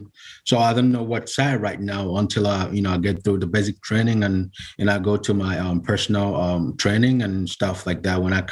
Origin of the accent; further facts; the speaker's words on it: Nigeria; English is a second language; now in United States; Yeah, originally I'm from Nigeria.